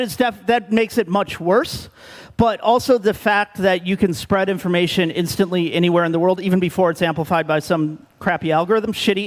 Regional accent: United States; as an American, our standards of free speech are very different than in a lot of Europe.

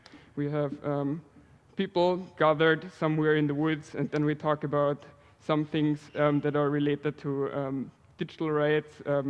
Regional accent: Austria; now in Malmö, Sweden; I come from Austria originally, but I live in Sweden nowadays, study international migration in Malmö during my daytime.

